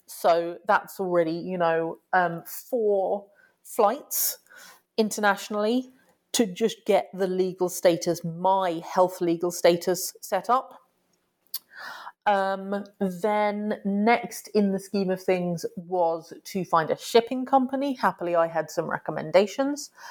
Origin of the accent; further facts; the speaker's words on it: United Kingdom; So as a British person, I can come into the US for 3 months as long as I'm not working under a visa waiver thing.